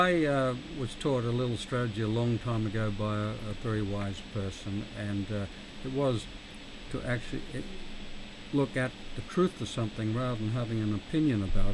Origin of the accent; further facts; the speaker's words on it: Australia; I grew up in Australia, 100 yards from the Pacific Ocean.